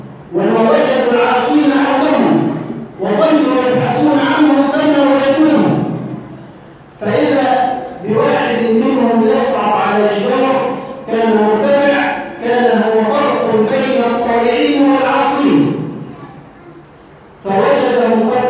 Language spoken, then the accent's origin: Arabic; Egypt; اللهم احفظ بلدنا مصر من شر الأشر